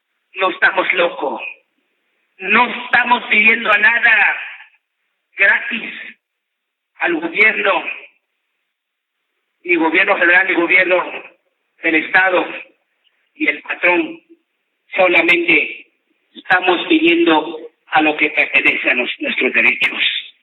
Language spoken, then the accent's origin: Spanish; Mexico; nosotros, como mexicanos